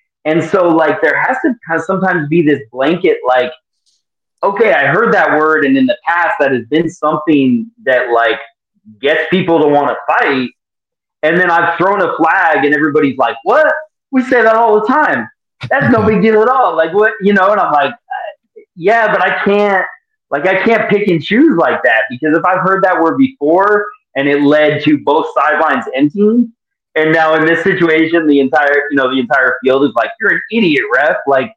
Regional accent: Colorado, United States; also born or lived in California; now in Ohio, United States; I've lived all over the country. I was born and raised in Colorado. I lived in California for, like, almost 10 years. Now I'm in Ohio.

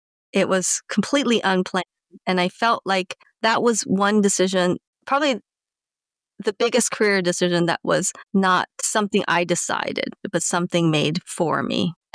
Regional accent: California, United States; Many people commented that I have an accent. I tried to explain it's from growing up in Southern California.

